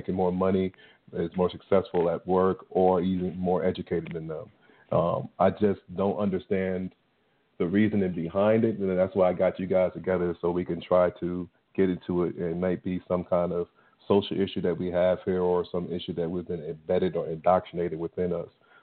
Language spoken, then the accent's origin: English; Jamaica; So I think from my generation, also being a Jamaican, this is the type of mindset that we actually have.